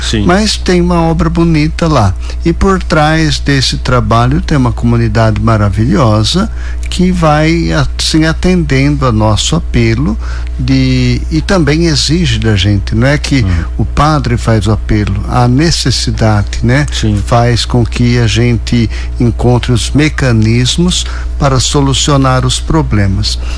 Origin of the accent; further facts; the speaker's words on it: Matão, São Paulo, Brazil; quando eu vim de Matão para cá